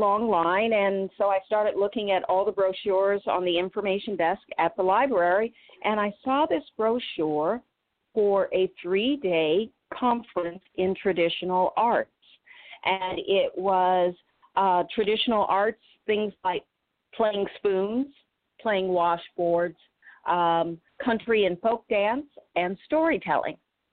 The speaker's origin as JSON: {"language": "English", "region": "Illinois", "country": "United States", "tie": "born or raised there", "also_born_or_lived": "Michigan, United States", "said": "And as a child, I became a storyteller because I grew up in the Midwest, Illinois and Michigan."}